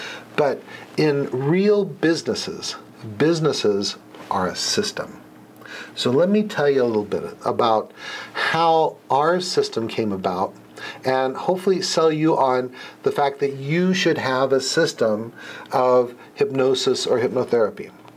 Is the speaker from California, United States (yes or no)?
yes; Los Angeles, California, United States; And I grew up in Los Angeles and was a product of the Los Angeles City school system. And the truth is, it wasn't that great.